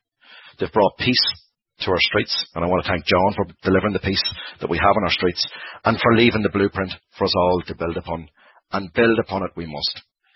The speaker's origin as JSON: {"language": "English", "region": "Northern Ireland", "country": "United Kingdom", "tie": "born or raised there", "said": "So he spoke to young people like me growing up in South Armagh at a time when we were crying out for a voice for peace."}